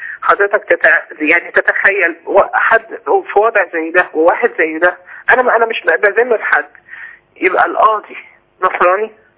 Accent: Alexandria, Alexandria Governorate, Egypt; احنا من اسكندرية

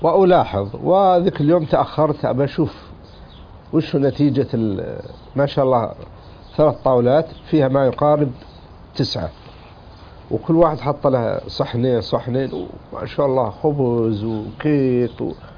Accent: Riyadh, Riyadh Province, Saudi Arabia; أنا أخوكم من أهل الرياض

